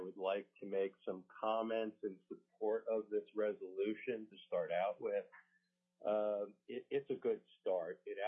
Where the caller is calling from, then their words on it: Anchorage, Alaska, United States; I am calling from Anchorage.